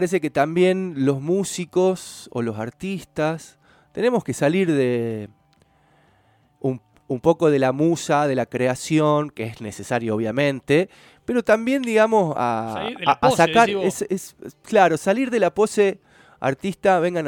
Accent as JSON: {"language": "Spanish", "country": "Argentina", "said": "si no estamos en el mejor momento como argentinos"}